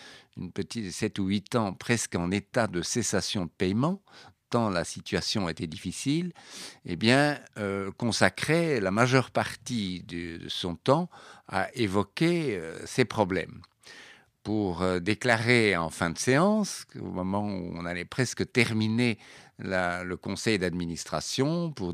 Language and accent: French; Belgium; born there; Vous savez qu'en Belgique, qui est mon pays natal, il y a parfois des tensions entre les communautés, le nord, le sud du pays.